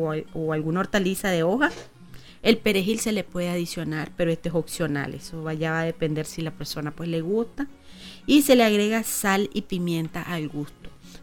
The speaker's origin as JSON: {"language": "Spanish", "country": "Nicaragua", "said": "Como nicaragüenses no nos puede faltar el tomate"}